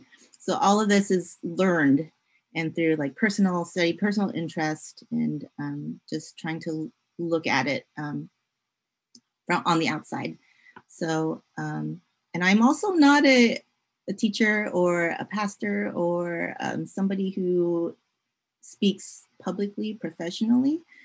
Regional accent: United States; born there; So I'm a Filipina American. I'm my first generation born Filipino American. My sisters and my brother and my parents are all from the Philippines.

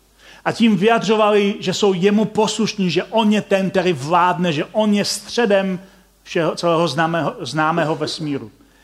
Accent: Silesia, Czechia; Já jsem ze Slezska původem.

